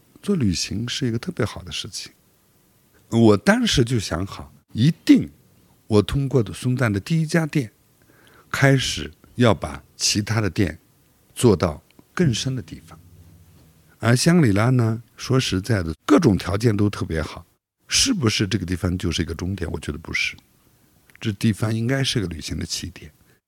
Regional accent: Shangri-La, Yunnan, China; 原来我们家乡的名字在藏地叫解汤，解汤的意思是吉祥的靶子。但是呢，明代穆氏土司占领了这个区域以后，把这个地方的名字改成了中甸。

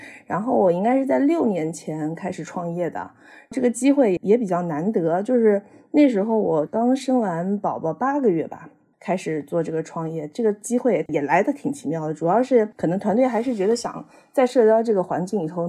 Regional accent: Hangzhou, Zhejiang, China; 因为我是杭州人，我从小长大环境

